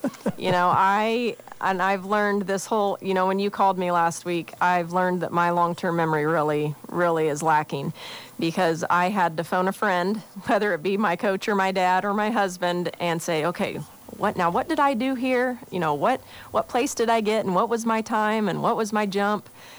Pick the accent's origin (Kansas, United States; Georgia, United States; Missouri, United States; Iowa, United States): Kansas, United States; Junction City; it was at Junction City, Kansas. He was from my hometown too